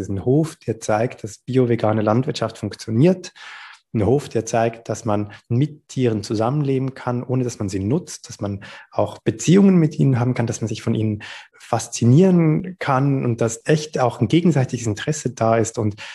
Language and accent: German; Switzerland; Es ist eine halbe Stunde von Zürich entfernt, also meine Heimatstadt, da ist meine Schwester, meine Eltern, ganz viele Freunde von mir.